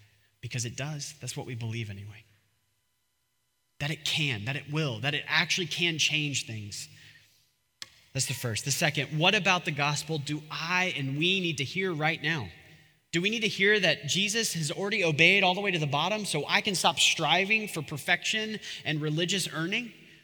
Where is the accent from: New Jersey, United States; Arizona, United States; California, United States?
California, United States; Bakersfield; I grew up in California, hardworking town, Bakersfield.